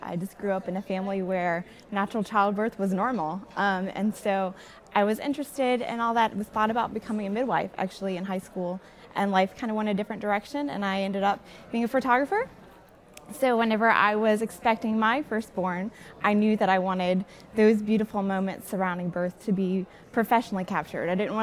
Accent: Ponchatoula, Louisiana, United States; I actually grew up in Ponchatoula, but my mom had 5 natural births, and I was born with a midwife.

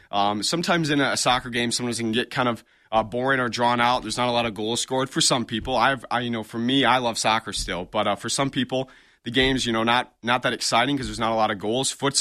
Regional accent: Lansing, Michigan, United States; So I'm 24 years old. I've actually lived in Lansing my whole life.

